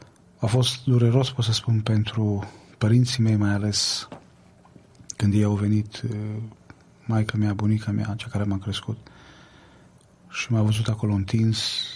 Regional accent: Orșova, Mehedinți County, Romania; born there; m-am născut în Orșova, din familie de părinți ortodoxi

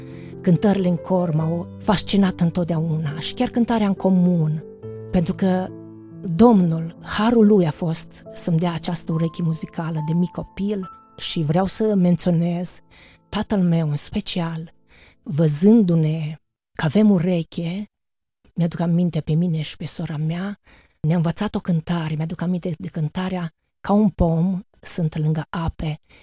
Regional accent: Ipotești, Botoșani County, Romania; M-am născut în 1969, în Ipotești. De mic copil am frecventat biserica din Ipotești.

